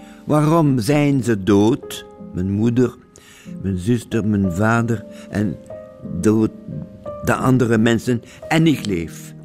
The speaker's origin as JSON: {"language": "Dutch", "country": "Belgium", "said": "mijn vaderland België is niet antisemitisch."}